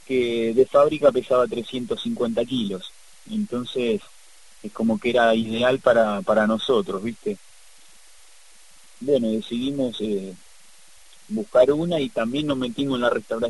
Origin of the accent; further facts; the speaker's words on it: Avellaneda, Buenos Aires Province, Argentina; porque nosotros somos de Avellaneda, ¿viste?